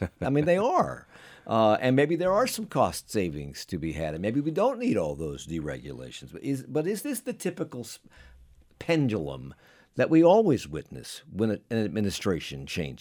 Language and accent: English; Alexandria, Virginia, United States; I grew up in D.C. Yeah. I grew up in Alexandria, and I know what that river used to smell like